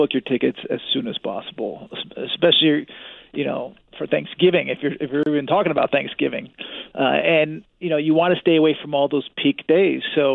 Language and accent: English; Connecticut, United States; now in Los Angeles, United States; I'm in my home state of Connecticut.